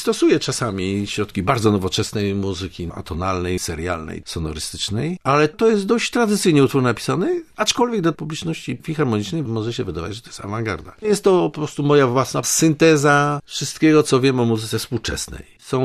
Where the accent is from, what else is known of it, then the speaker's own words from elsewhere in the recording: Wałbrzych, Lower Silesian Voivodeship, Poland; born there; Sam się urodziłem w Wałbrzychu.